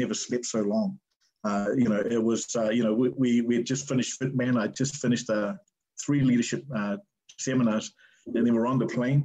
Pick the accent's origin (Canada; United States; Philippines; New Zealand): New Zealand; Wellington; know, I'm New Zealand born, so I was brought up in a different way. I had, you know, in Wellington, I grew up in Wellington